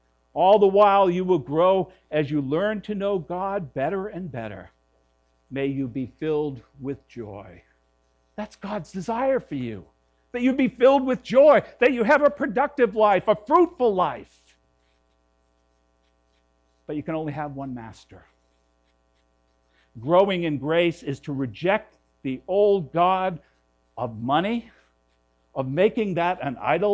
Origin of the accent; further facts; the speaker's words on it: Malden, Massachusetts, United States; I grew up in Malden